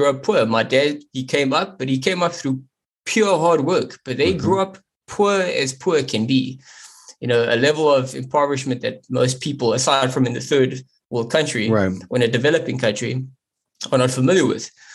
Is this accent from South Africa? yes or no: yes; South Africa; because I was coming from South Africa